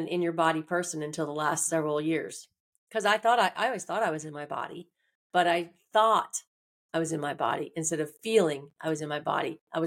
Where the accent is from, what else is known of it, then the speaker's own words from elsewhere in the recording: Jacksonville, Florida, United States; I mean, I grew up middle class in Jacksonville, Florida. Went to private schools all my life, and went to college.